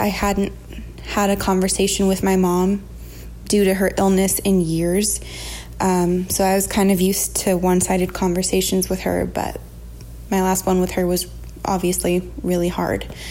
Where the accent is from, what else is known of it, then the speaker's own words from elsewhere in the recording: California, United States; now in Los Angeles, United States; And I live in Los Angeles now, but I was born and raised in the Bay Area.